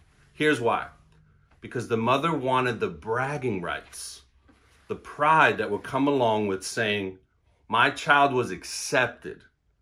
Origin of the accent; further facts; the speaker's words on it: New York City, New York, United States; I grew up in Brooklyn, let me just be clear on that, but I am giving rep and love to Queens because I live in Queens and I pastor in Queens